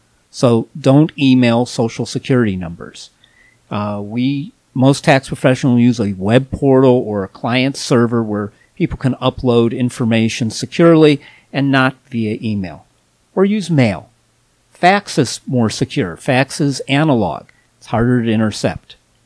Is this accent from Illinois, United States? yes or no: yes; Chicago, Illinois, United States; Well, I grew up in Chicago where Bozo the Clown was a fixture on local television.